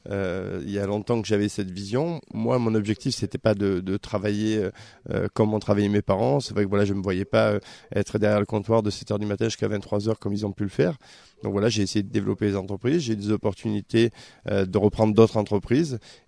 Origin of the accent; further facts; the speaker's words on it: La Garde, Occitanie, France; je suis natif de la Garde, je suis natif de Lozère.